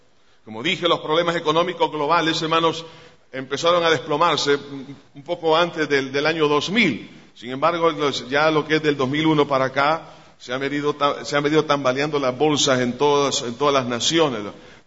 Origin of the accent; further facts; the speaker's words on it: El Salvador; La pregunta a nosotros como salvadoreños